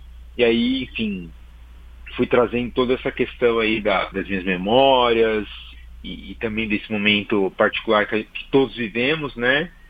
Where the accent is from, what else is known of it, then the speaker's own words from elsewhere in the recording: São Paulo, Brazil; Eu moro aqui em São Paulo, né? Sou paulistano e nasci aqui e me criei aqui na zona leste de São Paulo, aqui na Coab 1, que fica ali em Pedro Alvim, Itaquera, né?